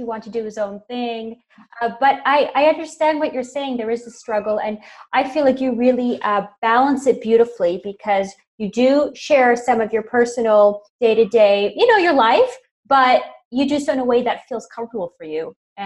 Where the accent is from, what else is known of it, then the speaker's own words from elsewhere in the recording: Montreal, Quebec, Canada; for example, I grew up in Montreal. The produce in January and February in Montreal is pretty sad.